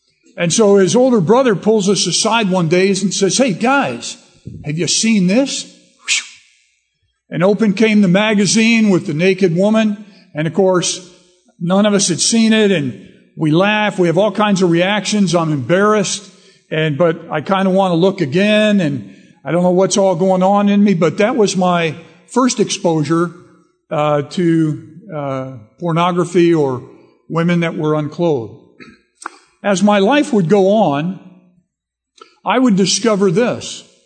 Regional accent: Virginia, United States; also born or lived in La Plata, United States; I grew up in Northern Virginia all my life except for 3.5 years in La Plata, Maryland.

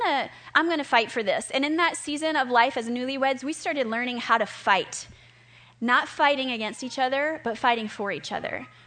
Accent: the South, United States; because I grew up in the Southern culture of like prudishness

